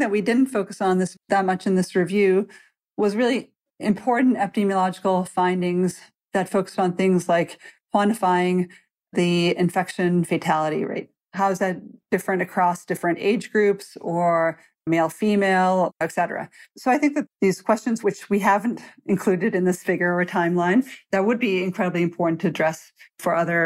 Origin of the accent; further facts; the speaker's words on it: Georgia, United States; epidemiological understanding and commonly policymaking really play out in the United States and in my home state of Georgia here.